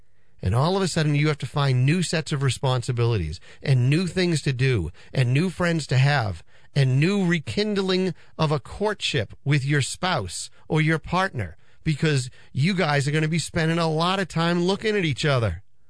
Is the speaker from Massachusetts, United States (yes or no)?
yes; Peabody, Massachusetts, United States; I am a local guy. I grew up in Peabody, went to Peabody High School, graduated Peabody High School.